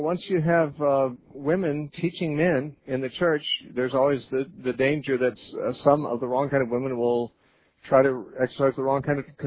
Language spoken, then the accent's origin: English; Santa Cruz, California, United States; We're going to talk next to Robert, who's calling from Santa Cruz, California, my hometown.